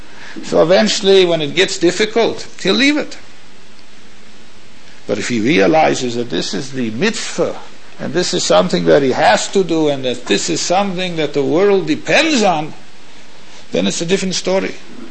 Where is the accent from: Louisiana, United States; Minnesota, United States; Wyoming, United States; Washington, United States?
Minnesota, United States; Minneapolis; This is my hometown, Minneapolis.